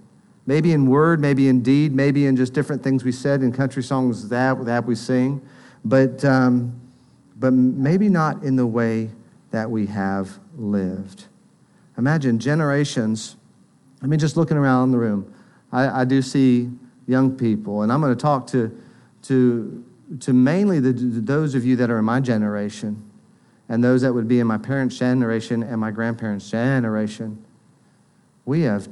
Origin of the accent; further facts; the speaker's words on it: United States; Well, I'm an American. I've always been a Christian.